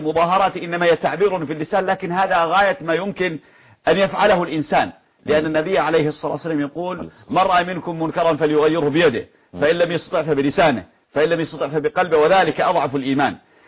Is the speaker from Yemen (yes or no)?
yes; Yemen; عندنا في اليمن